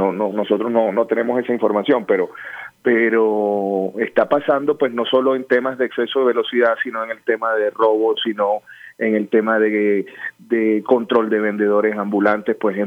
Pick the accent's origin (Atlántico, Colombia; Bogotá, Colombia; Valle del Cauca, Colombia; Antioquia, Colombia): Atlántico, Colombia; Barranquilla; yo creo que vale la pena y ya como barranquillero lo digo